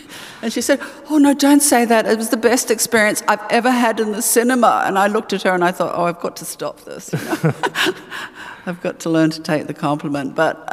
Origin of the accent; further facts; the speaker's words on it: New Zealand; You know, I'm a New Zealander and we don't take compliments.